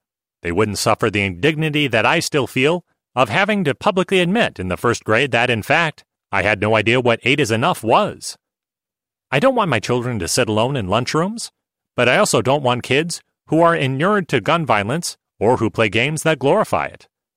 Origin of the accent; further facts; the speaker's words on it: Long Island, New York, United States; I was raised on Long Island by German immigrant parents who were unlikely hippies.